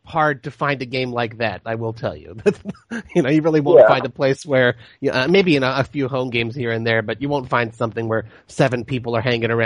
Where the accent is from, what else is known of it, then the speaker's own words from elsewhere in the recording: Los Angeles, California, United States; I'm originally from Los Angeles, and I'll tell you, yes, the traffic is still just as bad, if not worse.